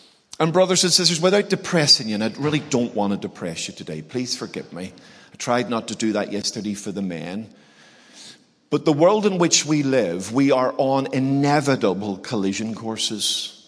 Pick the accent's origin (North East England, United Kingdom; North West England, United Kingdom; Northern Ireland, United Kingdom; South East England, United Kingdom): Northern Ireland, United Kingdom; Now listen, I'm Irish. I'm from Northern Ireland. We were born fighting, right?